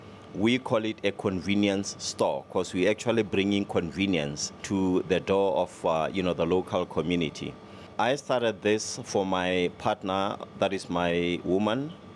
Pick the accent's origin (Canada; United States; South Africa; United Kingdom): South Africa; Mirrorlands; I was born and bred in Zone 8, Mirrorlands. I'm still a resident of Zone 8, Mirrorlands.